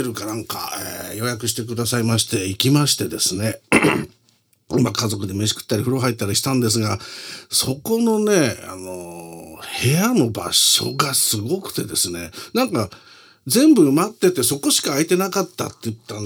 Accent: Nihonmatsu, Fukushima, Japan; 私、福島なんですがね、福島の二本松ってとこなんですが

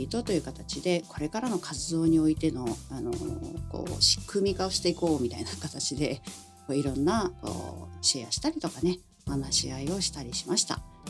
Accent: Koshigaya, Saitama, Japan; で、私の地元、越谷は結構暑いっていうところで有名で

